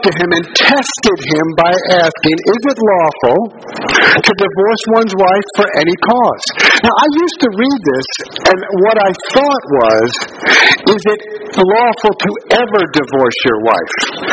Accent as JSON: {"language": "English", "town": "Brooklyn", "region": "New York", "country": "United States", "tie": "born or raised there", "said": "I grew up in Bay Ridge, Brooklyn, and profanity was just part of the language there. And that's just what I grew up with."}